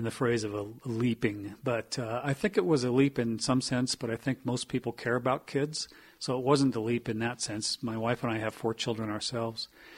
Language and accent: English; California, United States; I grew up in Southern California, middle-class family, two brothers, and sunny California surfer kid.